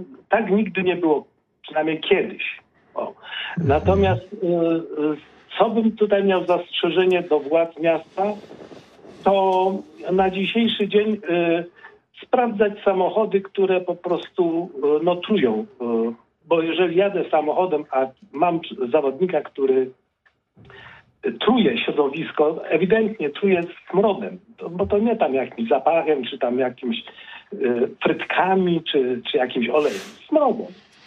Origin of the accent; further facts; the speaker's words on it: Poznań, Greater Poland Voivodeship, Poland; Jako poznaniak od wielu, wielu lat, bo bym się urodził w Poznaniu